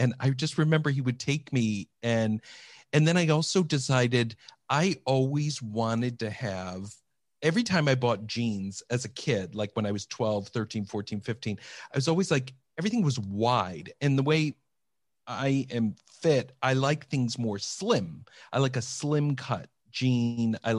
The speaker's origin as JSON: {"language": "English", "region": "Iowa", "country": "United States", "tie": "born or raised there", "said": "growing up in Iowa, wanting to wear cool clothes as a boy is not as cool as a girl wanting to wear very cool, trendy clothes."}